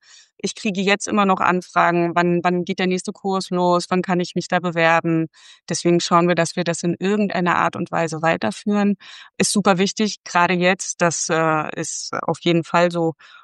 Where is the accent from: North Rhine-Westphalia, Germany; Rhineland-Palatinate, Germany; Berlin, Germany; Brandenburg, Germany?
Berlin, Germany; ich komme aus Berlin